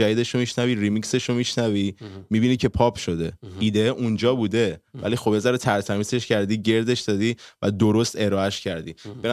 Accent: Iran; دوست دارم آرتیست ایرانی باشم که با زبون اینترنشنال فعالیت میکنه ولی اون پرچمه رو بالا ببرم که من ایرانیم

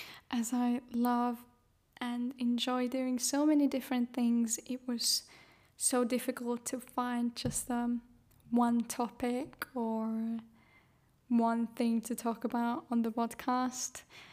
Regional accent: Estonia; now in Finland; I am 23 years old. I'm based in Finland, but born and raised in Estonia.

